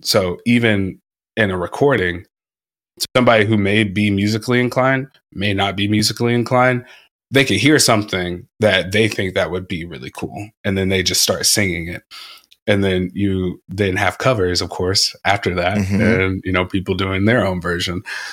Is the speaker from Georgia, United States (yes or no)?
yes; Georgia, United States; I'm from Georgia. And again, to your point, yeah, I'm born in 99. How would I know? growing up in Georgia